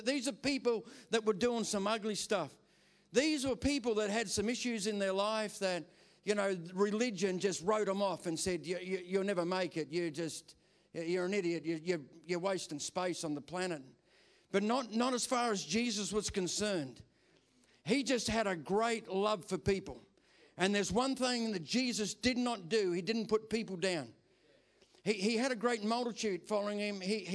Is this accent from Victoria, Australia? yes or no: no; Tasmania, Australia; But I grew up in Tasmania on the northwest coast on a farm, right? So I was a little church boy.